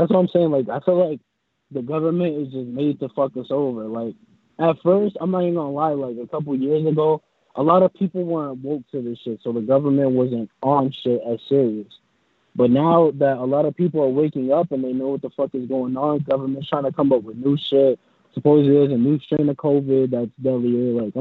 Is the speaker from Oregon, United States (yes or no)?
no; Boston, Massachusetts, United States; Like, Boston is, you know what I'm saying, my hometown.